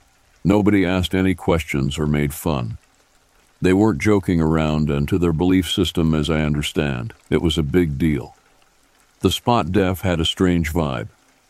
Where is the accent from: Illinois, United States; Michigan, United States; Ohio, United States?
Ohio, United States; Dayton; born there; I was born in 1976 in Dayton, Ohio, and shared a room with my brother for several years.